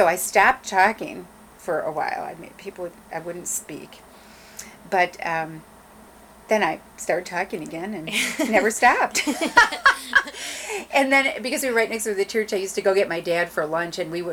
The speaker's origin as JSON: {"language": "English", "town": "Youngstown", "region": "Ohio", "country": "United States", "tie": "born there", "said": "I was born in Youngstown, Ohio, 1951, and my parents were both veterans of World War II."}